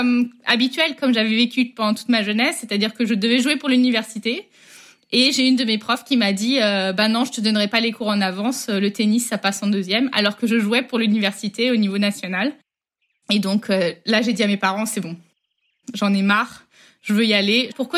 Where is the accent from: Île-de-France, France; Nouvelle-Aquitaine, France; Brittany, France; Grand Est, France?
Brittany, France; Rennes; Je suis de Rennes à la base. M- ma vie en grandissant, donc en Bretagne, j'ai une vie assez standard.